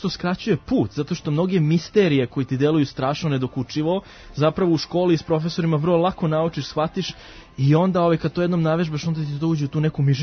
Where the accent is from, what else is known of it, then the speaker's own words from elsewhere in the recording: Serbia; first language Serbian; normalno, naravno, srpski, kogod ja pričam engleski, tamo svaki na srpski, naravno, i dalje moj prvi jezik.